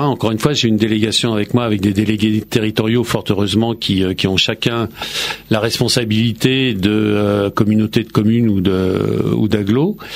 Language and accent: French; Paris, Île-de-France, France; born there